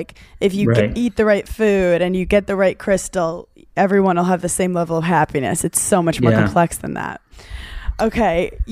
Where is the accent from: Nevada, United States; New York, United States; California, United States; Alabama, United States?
New York, United States; I grew up in New York